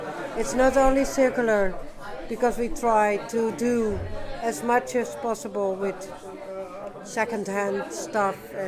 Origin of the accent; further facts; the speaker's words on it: Amsterdam, North Holland, Netherlands; English is a second language; I'm born and raised in the Bijlmer. I left the Bijlmer when I was 18. And now I'm back since 3 to 4 years with the restaurant Elixir.